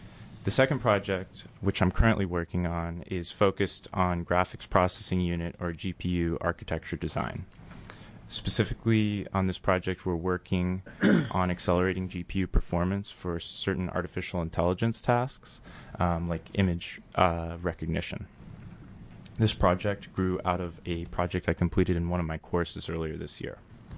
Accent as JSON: {"language": "English", "town": "Portland", "region": "Oregon", "country": "United States", "said": "I'm from Portland, Oregon, and like Cindy said, I'm a senior at Oregon State."}